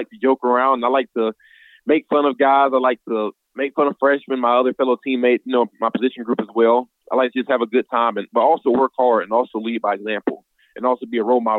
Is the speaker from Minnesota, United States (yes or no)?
no; Louisville, Kentucky, United States; I grew up in Louisville, Kentucky